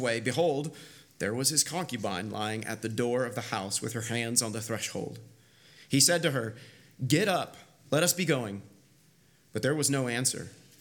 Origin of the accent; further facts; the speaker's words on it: Kansas, United States; As a lot of you know, I am originally from Kansas. I was born and raised in the middle of America